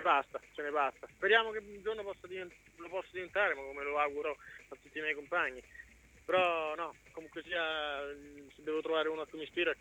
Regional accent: Viterbo, Lazio, Italy; ci sono di Viterbo e andare a Roma in curva diventava troppo impegnativo.

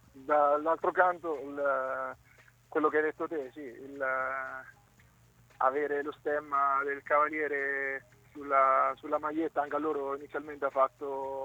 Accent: Montefano, Marche, Italy; in passato ho iniziato nella squadra del mio paese, a Montefano

